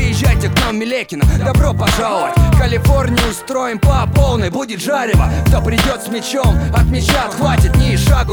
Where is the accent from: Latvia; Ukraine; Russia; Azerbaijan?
Ukraine; Donbas; Со мной здесь Арсен. Мы родом из Донбасса.